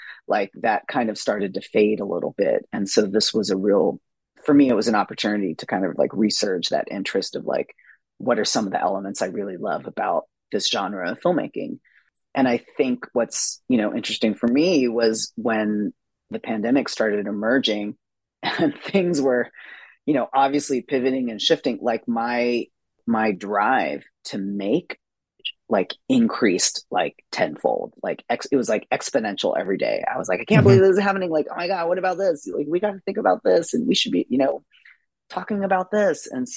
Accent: California, United States; Well, I have to also acknowledge that I grew up in California, and I also grew up in California in a very conservative part, which was Central California.

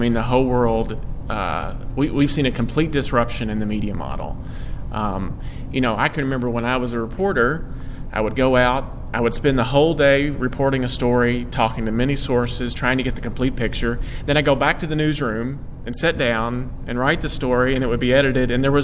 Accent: Kentucky, United States; Yeah, I'm born and raised in Bourbon County. Bourbon County. In central Kentucky. You know, Bourbon County is sort of what you picture when most people picture Kentucky. It's the big horse farms, the plank fences, the stone fences. All my family's still there.

